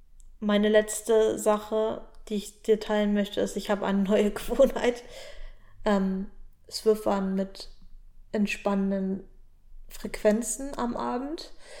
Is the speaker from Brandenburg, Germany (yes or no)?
yes; Brandenburg, Germany; in der schönen Prignitz, in meiner Heimat am Deich